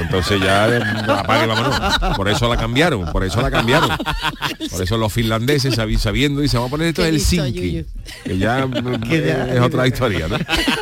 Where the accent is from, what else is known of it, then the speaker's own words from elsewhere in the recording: Cádiz, Andalusia, Spain; Yo por ejemplo, como soy de Cádiz, pues no tengo problema no me encuentro con serpientes